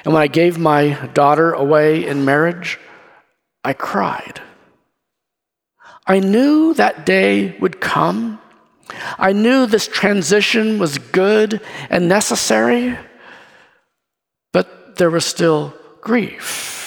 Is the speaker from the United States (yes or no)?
yes; Kansas, United States; people ask me, where are you from? I proudly tell them, I'm from Kansas. I choose to be a Kansan.